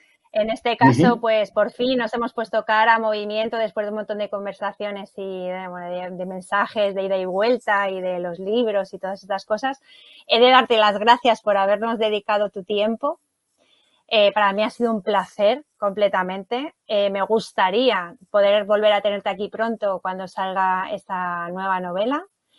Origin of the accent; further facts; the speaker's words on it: Madrid, Community of Madrid, Spain; born there; accent: Canarian; now in Fuerteventura, Spain; aunque yo no soy nacida en Canarias por el acento tan marcado canario que tengo, que siempre lo digo, nací en Madrid y soy hija adoptiva totalmente ya de Fuerteventura